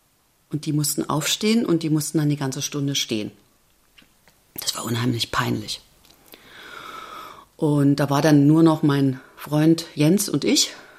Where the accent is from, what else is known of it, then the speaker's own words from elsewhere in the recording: Chemnitz, Saxony, Germany; born there; ich bin 1970 geboren in Karl-Marx-Stadt. Das ist heute Chemnitz. Das war letztes Jahr Kulturhauptstadt. Das ist so ein bisschen die unbekannte Stadt zwischen Leipzig und Dresden und die Stadt mit dem, ich würde mal sagen, krassesten sächsischen Dialekt.